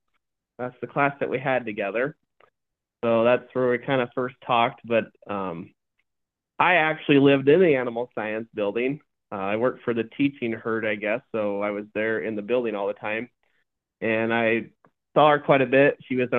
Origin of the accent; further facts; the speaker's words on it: Scribner, Nebraska, United States; So I'm originally from Scribner, where we actually live now. We only live about 3 miles from where my mom homesteaded, or my mom's family homestead, I should say.